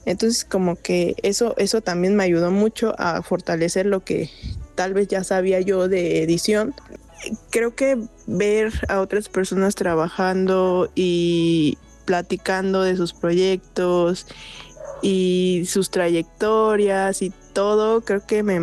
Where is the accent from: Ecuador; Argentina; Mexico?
Mexico; Morelos; soy del estado de Morelos